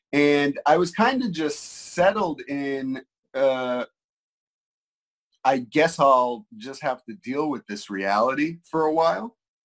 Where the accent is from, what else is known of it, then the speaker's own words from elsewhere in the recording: New York, United States; I'm from New York, so when I graduated high school, I went down to the Delaware College of Art and Design, DCAD, for 2 years, and then back up to New York for Pratt Institute